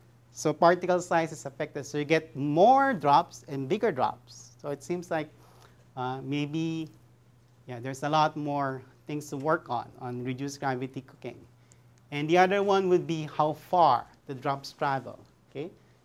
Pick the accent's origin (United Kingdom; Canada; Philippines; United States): Philippines; So by the way, yeah, I forgot I'm from the Philippines, so I put my flag there.